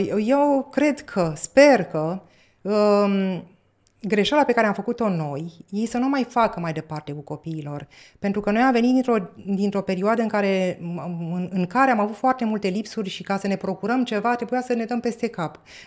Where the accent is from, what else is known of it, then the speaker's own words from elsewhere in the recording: Oltenia, Romania; Pe olteni nu poți să vii niciodată să îi stăpânești. Ca și pe moldoveni. Noi nu am avut niciodată stăpân.